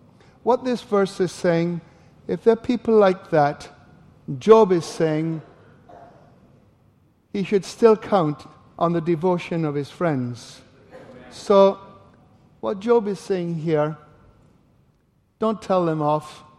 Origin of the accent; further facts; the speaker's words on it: Northern Ireland, United Kingdom; born there; also born or lived in South America; Let me just explain my accent, all right? You forget about that. Father Scots, mother Welsh, grandmother English, born in Northern Ireland, brought up in South America.